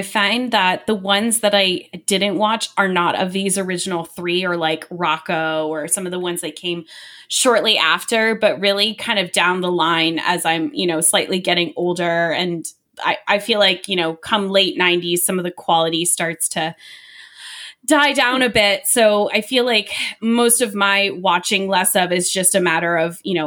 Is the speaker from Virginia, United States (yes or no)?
yes; Virginia, United States; I grew up in Virginia, kind of the northern part, but have several friends who grew up in Richmond.